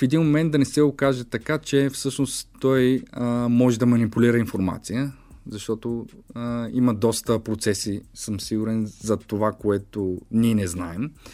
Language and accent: Bulgarian; Plovdiv, Plovdiv Province, Bulgaria; примерно за град Пловдив, тъй като съм пловдивчанин.